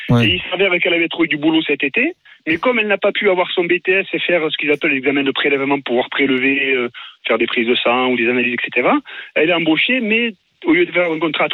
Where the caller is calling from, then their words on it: Provence-Alpes-Côte d'Azur, France; J'appelle du Var, mais je suis originaire de Saint-Martin.